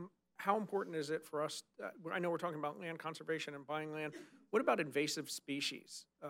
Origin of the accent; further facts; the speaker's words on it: Florida, United States; I come from Broward County, so South Florida.